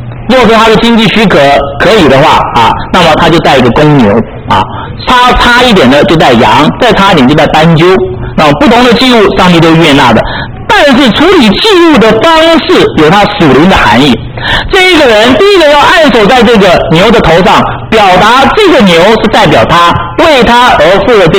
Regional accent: Taiwan; born there; 当然我在台湾出生，我们是南北合，

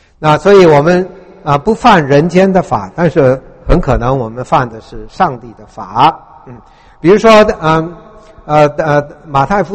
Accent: China; 我想我们中国人都同意吧啊，不可杀人对吗？

